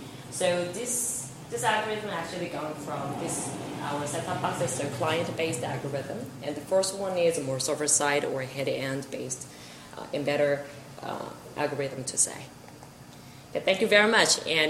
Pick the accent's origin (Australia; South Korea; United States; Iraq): South Korea; English is a second language; from South Korea. Our Korea headquarter office.